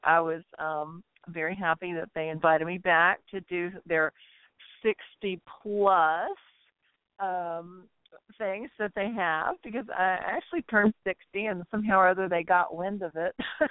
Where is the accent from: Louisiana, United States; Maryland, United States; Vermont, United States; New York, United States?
Louisiana, United States; New Orleans; accent: Southern; moved away; So every now and again, my accent still pops out, but I grew up in New Orleans, actually. But I've been out here for like 20 years